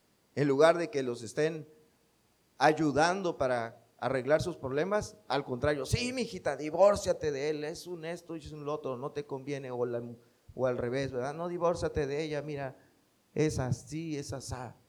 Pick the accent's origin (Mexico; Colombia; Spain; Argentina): Mexico; Lo digo porque nuestro país, nuestra cultura como mexicanos es muy dada a decir mentiras.